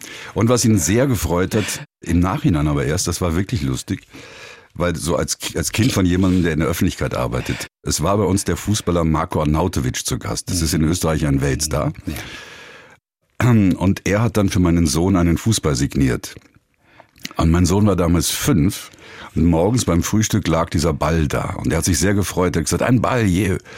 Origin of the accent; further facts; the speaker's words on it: Germany; now in Vienna, Austria; Ich bin scheinbar unsterblich als Deutscher in Wien.